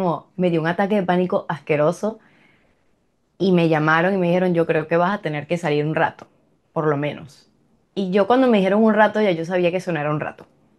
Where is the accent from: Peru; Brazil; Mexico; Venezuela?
Venezuela; moved away as an adult; soy politóloga, comunicadora venezolana y tengo un año en el exilio.